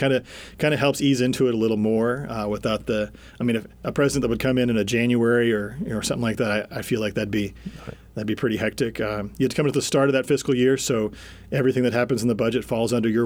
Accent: Chillicothe, Missouri, United States; Chillicothe, Missouri. Way up north.

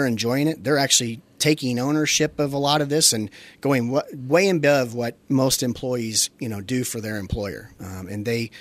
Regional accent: Indianapolis, Indiana, United States; Being born and raised in Indianapolis, there's only one football team in America, and that's the Colts.

